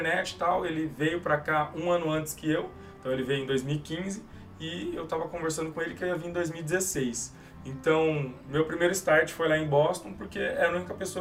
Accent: Ribeirão Preto, São Paulo, Brazil; now in San Francisco, United States; Atualmente eu moro em São Francisco, na Califórnia, mas eu sou natural de Ribeirão Preto, no interior de São Paulo.

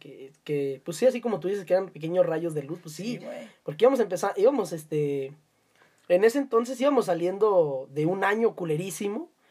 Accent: Mexico; uno como pinche mexicano y mojado que es...

